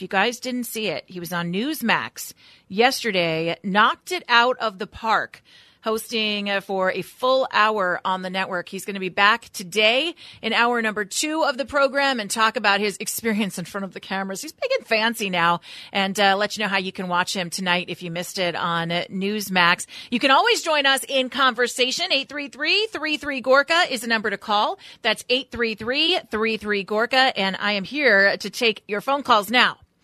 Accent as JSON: {"language": "English", "region": "California", "country": "United States", "said": "we're going on 9 months now in my home state of California"}